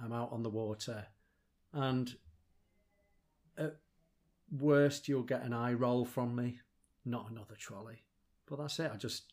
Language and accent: English; Yorkshire and the Humber, United Kingdom; I grew up on Hotney Clay, which is kind of on the outskirts of town. And then I moved into Wybers Wood, which sits alongside our River Freshney and the Freshney Valley.